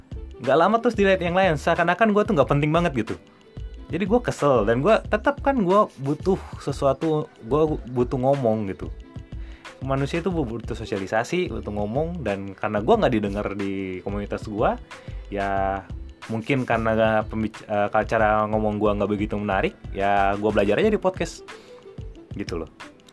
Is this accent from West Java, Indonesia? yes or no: no; Manado, North Sulawesi, Indonesia; belum begitu terkenal juga di kota gue, yaitu di Manado ya.